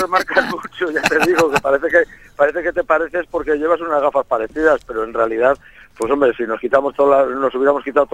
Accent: Vigo, Galicia, Spain; Pues yo soy de Vigo, sí.

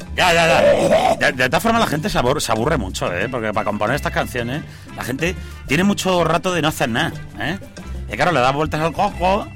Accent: Torrejón de Ardoz, Community of Madrid, Spain; Somos torrejoneros

